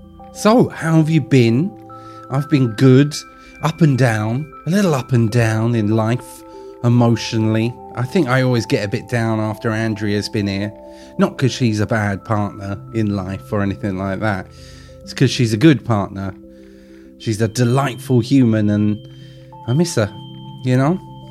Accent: East of England, United Kingdom; accent: Essex; People really enjoyed my Essex accent and the jokes and japes that came with it.

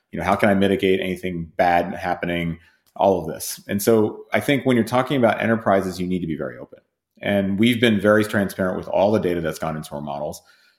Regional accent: United Kingdom; born there; Well, I was born in the UK.

